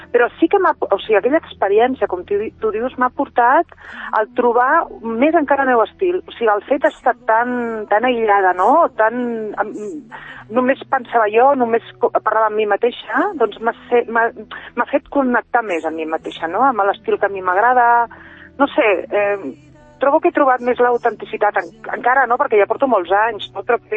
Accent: Catalonia, Spain; andalusa perquè la meva mare és de Jaén i el meu pare i la meva àvia de Càdiz. O sigui, jo he nascut aquí, soc catalana, però clar, vulguis que no, jo aquesta cultura l'he mamat

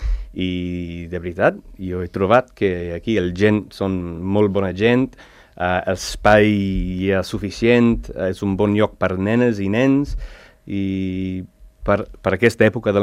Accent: Australia; moved away as an adult; now in Spain; jo vivia a un poble, ciutat-poble, com amb 50.000 persones, això, a Austràlia

